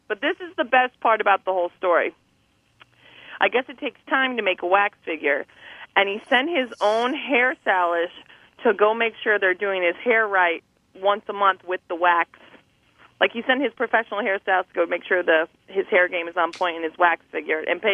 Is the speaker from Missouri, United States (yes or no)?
no; New Mexico, United States; I was raised in New Mexico